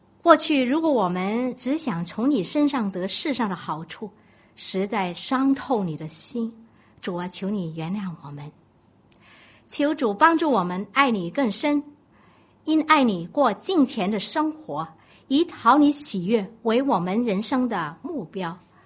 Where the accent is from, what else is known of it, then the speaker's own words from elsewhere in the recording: Guangdong, China; 我们广东人常常说的世界的好东西是车子、房子还有孩子哈